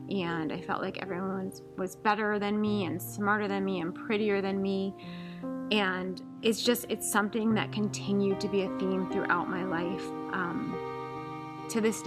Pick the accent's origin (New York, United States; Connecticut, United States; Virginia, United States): New York, United States; I was born in New York to a Jewish family who practiced their religion when it was convenient for them. And I grew up asking questions about God a lot